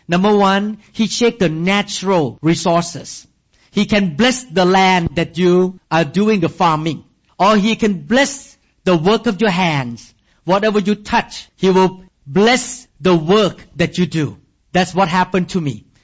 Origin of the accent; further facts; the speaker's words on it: Thailand; now in United States; knowing nothing about building the church in America because we came from Thailand.